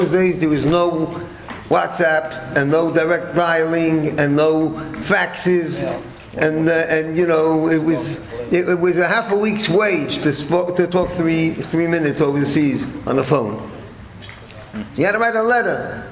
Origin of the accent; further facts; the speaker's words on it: Brooklyn, New York, United States; now in England; I'm in England, I'm from Brooklyn originally, you can tell.